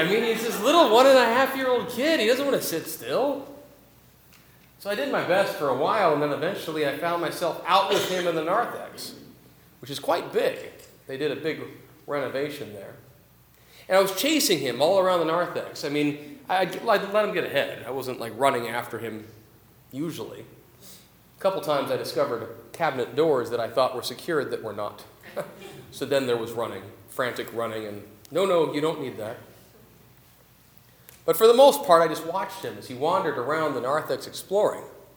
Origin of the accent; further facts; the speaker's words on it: Auburn, United States; I was down in Auburn, my hometown, my home church actually